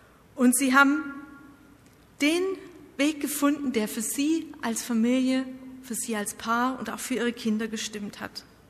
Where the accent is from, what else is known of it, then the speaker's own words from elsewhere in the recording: Baden-Württemberg, Germany; Ich bin in Baden-Württemberg groß geworden